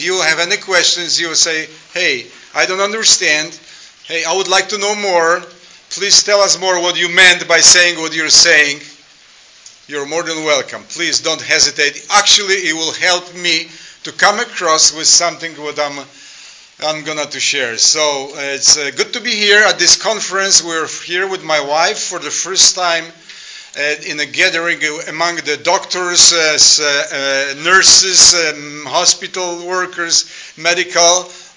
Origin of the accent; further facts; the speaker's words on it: Poland; English is a second language; I was born and raised in Poland, which was a communist country at that time. So language that was required by us at that time was Russian. We have been taught Russian for many years, so Polish and Russian.